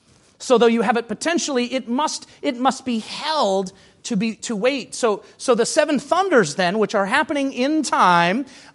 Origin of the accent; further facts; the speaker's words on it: Jeffersonville, Indiana, United States; You know, I'm from Jeffersonville